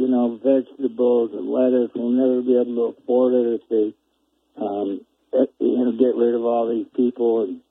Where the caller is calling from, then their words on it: Bozeman, Montana, United States; Bozeman area.